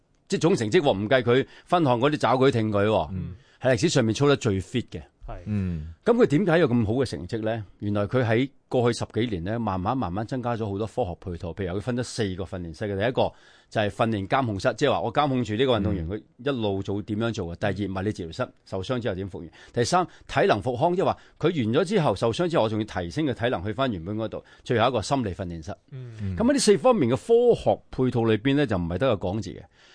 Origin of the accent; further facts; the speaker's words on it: Guangdong, China; 我哋广东人都要叻噶，广东。